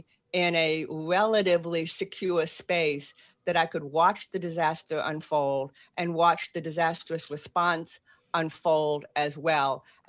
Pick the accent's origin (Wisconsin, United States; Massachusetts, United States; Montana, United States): Massachusetts, United States; Boston; now in New Orleans, United States; I am. That's where I can park the car in the yard.